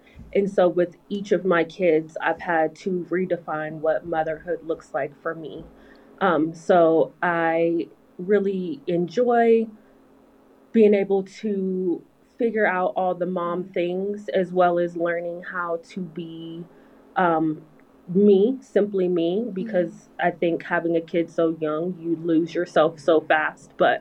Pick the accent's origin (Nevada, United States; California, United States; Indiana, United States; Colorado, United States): Colorado, United States; Denver; I'm from Denver, Colorado.